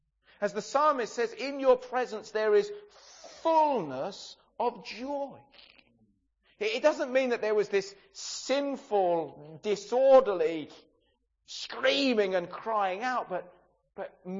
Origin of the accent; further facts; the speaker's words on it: England, United Kingdom; I know that we're English and everything else.